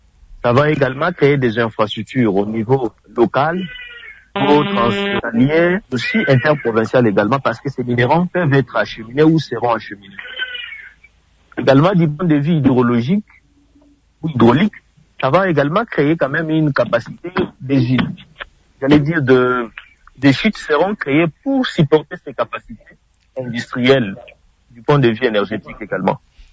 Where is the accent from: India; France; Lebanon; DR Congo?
DR Congo; Katanga; Moi, je suis aussi, je suis du Katanga.